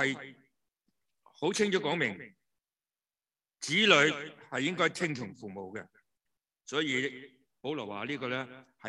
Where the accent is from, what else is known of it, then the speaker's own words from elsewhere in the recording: China; 我们中国人啊，特别这个问题是严重的